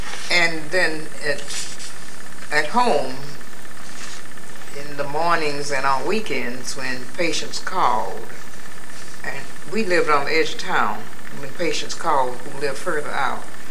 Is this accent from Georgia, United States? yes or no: yes; Atlanta, Georgia, United States; Well, growing up in Atlanta, if your parents were educated or had income, was relatively easy for black children.